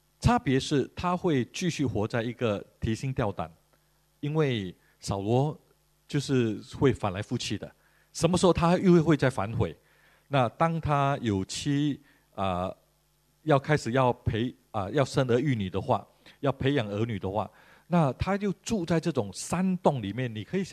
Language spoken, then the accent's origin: Chinese; Malaysia; moved away; 我原本是马来西亚人，但是我想要来新加坡